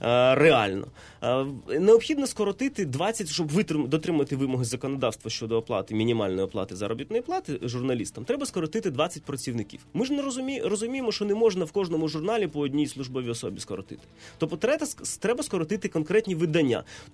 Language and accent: Ukrainian; Crimea, Ukraine; ми, кримчани